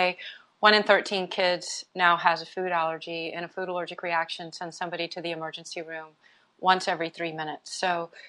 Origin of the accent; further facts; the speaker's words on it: Houston, Texas, United States; Well, you know, I grew up in Houston, Texas, in a really conservative family.